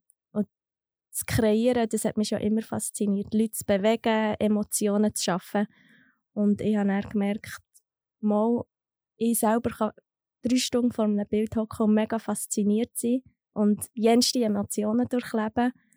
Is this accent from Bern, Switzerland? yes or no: yes; Thun, Bern, Switzerland; Ich komme aus Thun ursprünglich.